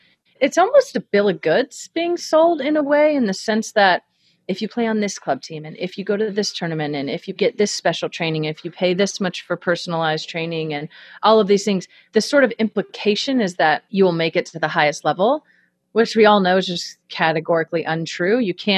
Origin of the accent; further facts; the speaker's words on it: Redding, California, United States; Yeah, so I grew up in Redding, California, which is a small, pretty conservative town in Northern California.